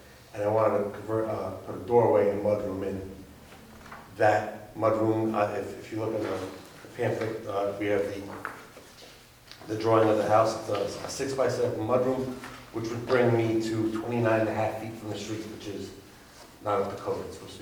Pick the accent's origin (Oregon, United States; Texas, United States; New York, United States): Oregon, United States; Herschel; I come from Herschel, Oregon.